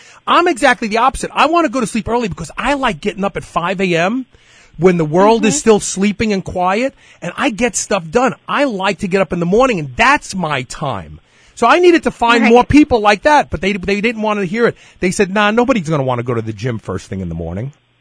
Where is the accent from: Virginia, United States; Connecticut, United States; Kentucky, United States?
Kentucky, United States; Louisville; Louisville locally, I figured, well, I'm going to promote it locally and try to develop some fans here in my hometown.